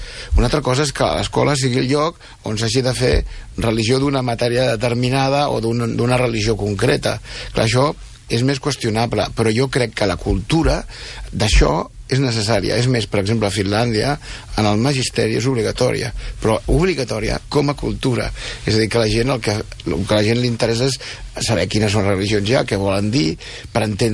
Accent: Catalonia, Spain; com a europeu i com a català

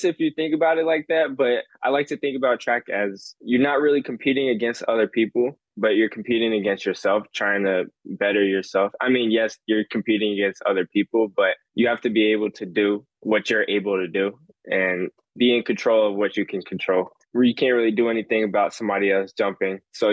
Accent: Florida, United States; I am from Florida. So the U, FSU have always been those top two schools that you hear about here in Florida.

